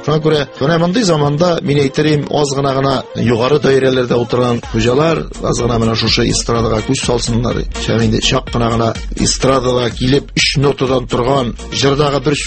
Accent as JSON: {"language": "Tatar", "town": "Akhmet", "region": "Bashkortostan", "country": "Russia", "tie": "born or raised there", "said": "Бу Башкортстанның Шакмагыш районы Әхмәт авылында."}